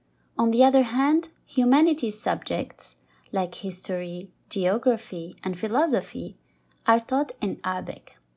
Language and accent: English; Tunisia; English is a second language; now in Japan; After living in Japan for 4 years, I finally got a chance to visit my home country of Tunisia.